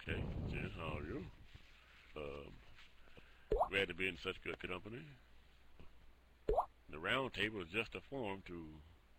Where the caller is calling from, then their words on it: Arkansas, United States; I'm calling from the States.